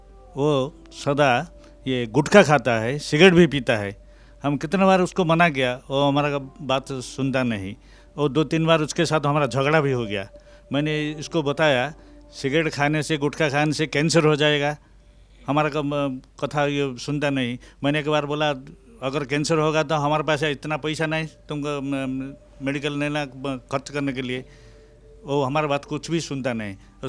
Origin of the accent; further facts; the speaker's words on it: Berhampur, Odisha, India; बैरमपुर उड़ीसा से आया हूँ